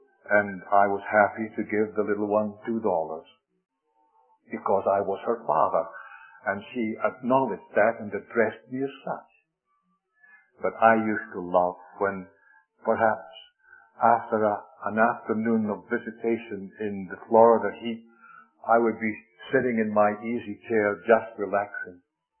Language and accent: English; Scotland, United Kingdom; When I was growing up in Scotland, we used to sing that hymn very often.